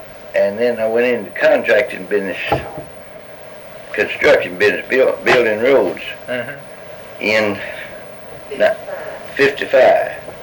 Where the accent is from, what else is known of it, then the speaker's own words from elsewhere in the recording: Alabama, United States; born there; I was born in Pike County, near the Zebulun Church.